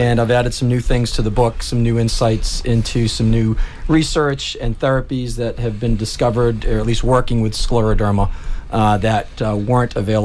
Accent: Hanson, Massachusetts, United States; Well, born and raised in Hanson. Went off to Cardinal Spelman, where I went to high school there.

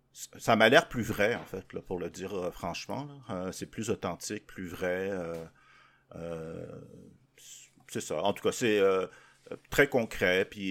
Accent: Toliara, Atsimo-Andrefana, Madagascar; born there; je suis né à Madagascar, petite île dans l'océan Indien

